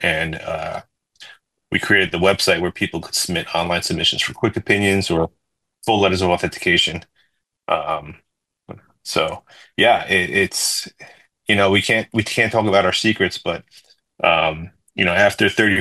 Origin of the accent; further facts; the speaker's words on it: New York, United States; So I'm born and raised in New York